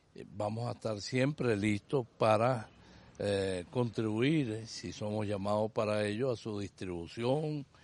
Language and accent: Spanish; Venezuela; somos venezolanos.